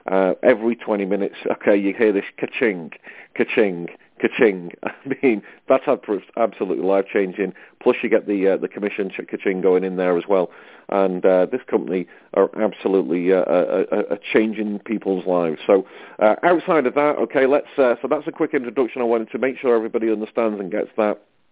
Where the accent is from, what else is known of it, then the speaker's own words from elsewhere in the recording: United Kingdom; I'm a Brit, so I'm going to promote Britain